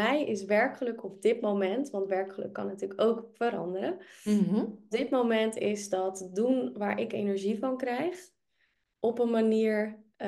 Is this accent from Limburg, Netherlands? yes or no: no; North Holland, Netherlands; accent: West Frisian; now in Amsterdam, Netherlands; de naam heb je al genoemd. Ik ben 32 jaar en ik woon in Amsterdam. Ik kom er niet vandaan, dat hoor je soms ook wel aan mijn accent. Ik kom uit het West-Friese en Noord-Holland.